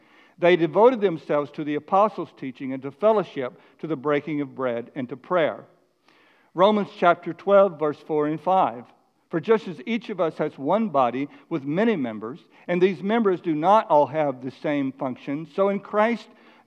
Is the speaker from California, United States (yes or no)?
no; McKinney, Texas, United States; when I grew up in McKinney, Texas, the whole community was shared values that were connected really with the Bible.